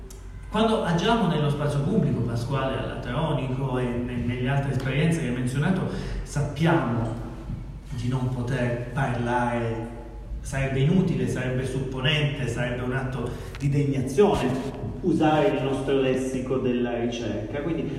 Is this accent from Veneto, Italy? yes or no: no; Calabria, Italy; now in Florence, Italy; Io veramente vengo dalla Calabria, no, Firenze ci abito da 30 anni, però.